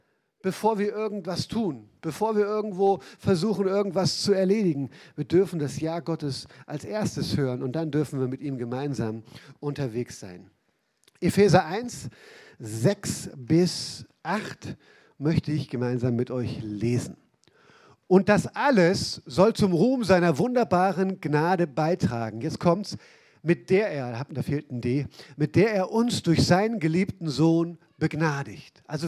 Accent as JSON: {"language": "German", "region": "Northern Germany", "country": "Germany", "said": "ich komme aus Norddeutschland, was soll ich sagen? Ne? Ich kannte nicht mal Berge, bis wir hier wieder runtergezogen sind"}